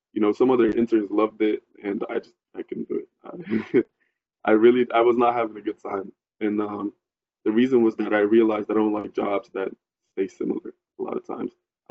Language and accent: English; Sudan; growing up in Sudan also makes you really social, just because, you know, you live with like a lot of family, one big house, everybody knows each other